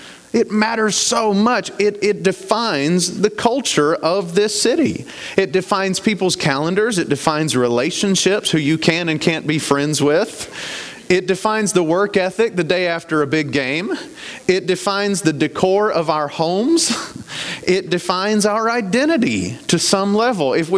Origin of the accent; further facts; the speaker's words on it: Nashville, Tennessee, United States; I was blown away by this because I'm from Nashville. No one says this in Nashville.